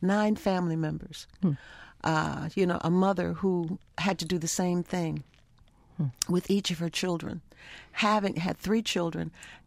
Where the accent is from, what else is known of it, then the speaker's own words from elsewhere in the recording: Baltimore, Maryland, United States; I grew up in hurricane territory. Mm-hmm. I grew up in Baltimore. Hurricanes, you know, Hurricane Anna, Camille, they all came right up Chesapeake Bay.